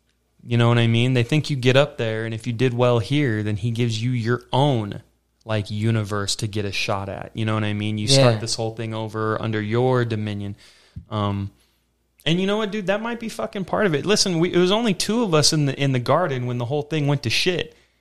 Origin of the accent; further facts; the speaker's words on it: Las Vegas, Nevada, United States; Dude, growing up in Vegas, bro, you think of that almanac.